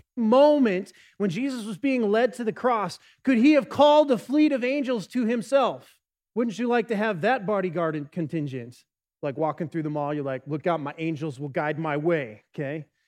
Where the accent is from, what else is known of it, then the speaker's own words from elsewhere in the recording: Casper, Wyoming, United States; When I was growing up in Casper, we had to walk kind of at an angle into the wind